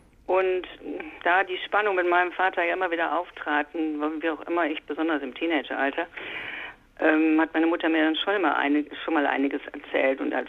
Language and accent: German; Düsseldorf, North Rhine-Westphalia, Germany; born there; ich bin ein Kriegskind, 1943 geboren in Düsseldorf, also mitten in den Bomben.